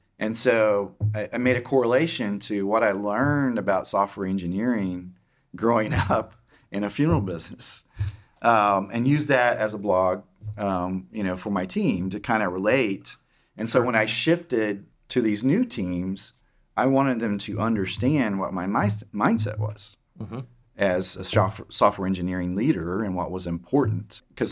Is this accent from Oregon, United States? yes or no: no; Oklahoma, United States; accent: Oklahoma English; I'm from Oklahoma, you know, my English is Oklahoma English, right? I go back to see family.